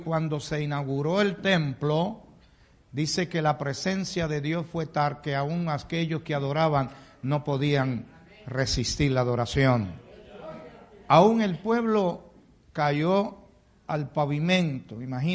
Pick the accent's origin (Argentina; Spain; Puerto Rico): Puerto Rico; Vengo de la isla de Puerto Rico, lo que se le llama la isla del encanto